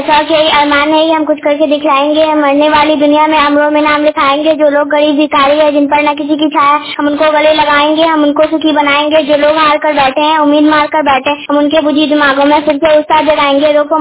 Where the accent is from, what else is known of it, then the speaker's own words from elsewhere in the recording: Jahangirpur, India; हम जहांगीरपुर सरखन्नी की रहने वाली हैं।